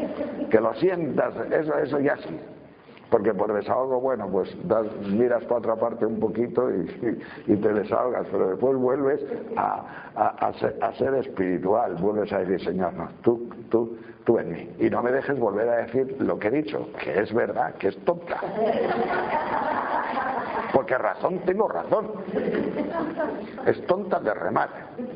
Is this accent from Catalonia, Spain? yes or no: no; León, Castile and León, Spain; por lo menos en mi tierra, en León, que hace frío.